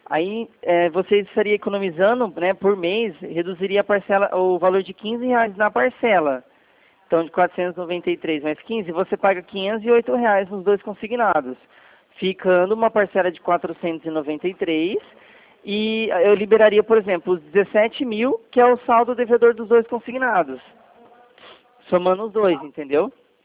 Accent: São Paulo, Brazil; Não, não, eu não fico aí, eu não sou de Rio Branco. Eu sou do estado de São Paulo.

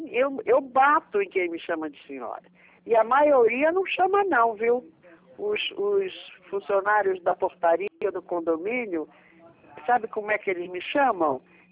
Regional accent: Rio de Janeiro, Brazil; now in São Paulo, Brazil; nós moramos em São Paulo há 500 anos, mas nós somos cariocas.

